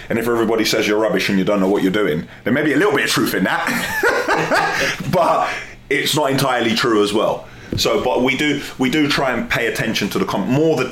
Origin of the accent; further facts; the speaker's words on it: London, United Kingdom; I'm a West London boy, born and raised in London, from a council estate, single-parent family. I went to school in and around London.